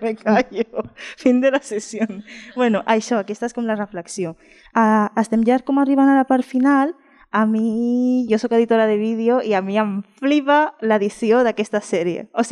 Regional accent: Dominican Republic; now in Spain; jo sóc de República Dominicana

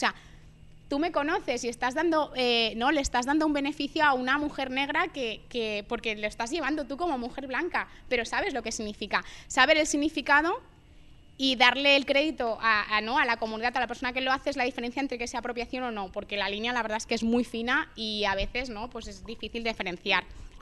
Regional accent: Dominican Republic; now in Spain; yo soy afrocatalana, o sea, yo soy dominicana, pero me considero afro, me considero catalana

